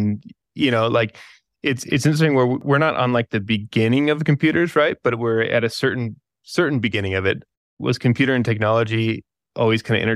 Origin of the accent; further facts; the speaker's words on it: Kansas, United States; Yeah, I grew up in Kansas. It's like the sort of northern neighbor up there.